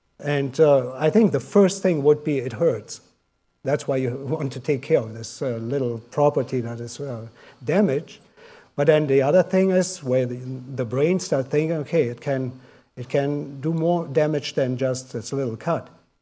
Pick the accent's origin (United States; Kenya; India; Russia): Russia; also born or lived in Germany; I grew up back in Russia and was never part of a church there, but my parents were.